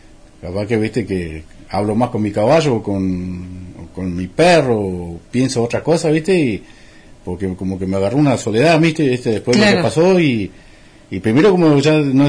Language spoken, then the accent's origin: Spanish; Posadas, Misiones, Argentina; yo estudié en el colegio de Posada en los 6 años. Nací en Posada, hice todo